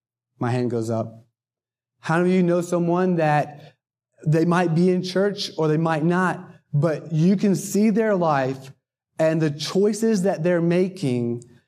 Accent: North Carolina, United States; See, I grew up in North Carolina, went to church every Sunday as a little boy, started going to church at 4 years old.

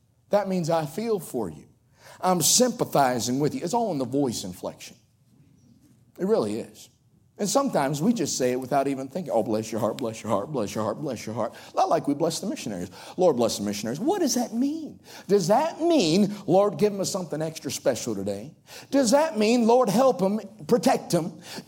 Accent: Elizabeth City, North Carolina, United States; Where I'm from, in the east, I'm from the Outer Banks of North Carolina, right on the coast, a little place called Elizabeth City, big Coast Guard town. And where I'm from, in that part of the country, we use the word bless a lot.

